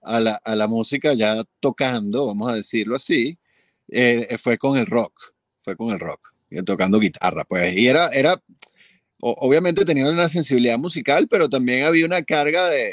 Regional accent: Venezuela; yo me considero profundamente venezolano, o sea, no tengo nada que no sea venezolano.

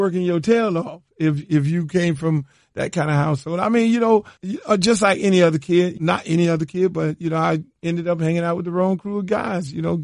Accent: Miami, Florida, United States; I grew up in Liberty City on 58 Terrace in 11th Avenue, in the heart of it, not too far from the Poke and Bean Projects, which is technically called Liberty Square Housing Projects.

